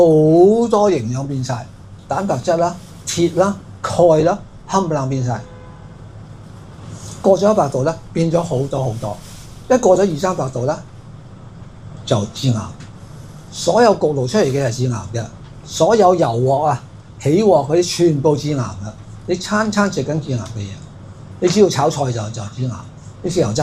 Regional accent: Hong Kong; 佢哋永遠唔會好似我哋香港人咁嘅。

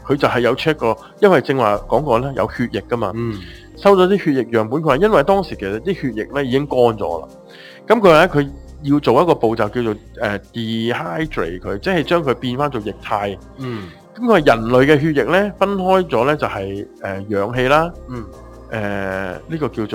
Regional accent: Hong Kong; 佢哋我哋香港人簡稱佢叫做藍飯嘅

